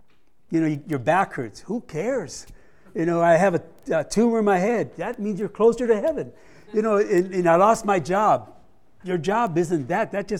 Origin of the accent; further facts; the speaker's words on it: Los Angeles, California, United States; I grew up in Los Angeles where John MacArthur is and Swindoll used to be there